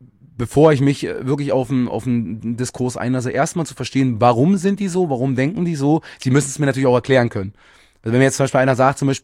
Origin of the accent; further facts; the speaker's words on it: Berlin, Germany; ich bin im Osten von Berlin groß geworden. Also als ich Teenie war, da war das gang und gäbe